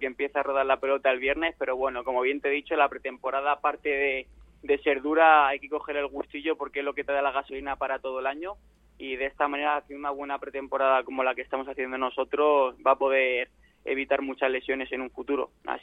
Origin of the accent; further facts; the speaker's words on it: Torrejón de Ardoz, Community of Madrid, Spain; y encima en mi pueblo, ahí en Torrejón de Ardoz, que pueda asistir toda mi gente